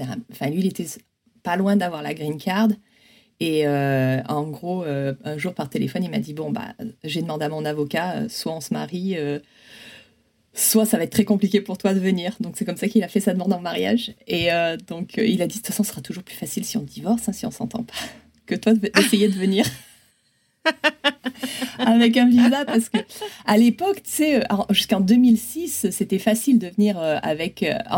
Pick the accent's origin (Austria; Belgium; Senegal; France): France; Provence-Alpes-Côte d'Azur; now in Grenoble, France; ce qui m'a menée à venir à Grenoble, parce que je suis originaire des Hautes-Alpes.